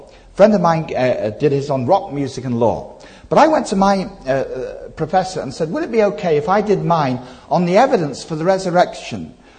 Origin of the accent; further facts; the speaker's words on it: Leeds, Yorkshire and the Humber, United Kingdom; moved away; I'm originally from Leeds, okay, but I've lived over here some 36 years.